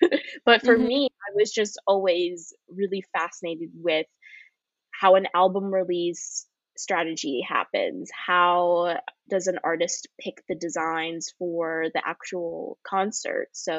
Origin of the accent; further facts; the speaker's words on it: Chicago, Illinois, United States; I'm originally from Chicago, and Chicago is just a very music-centric city. So I grew up going to concerts and tiny little festivals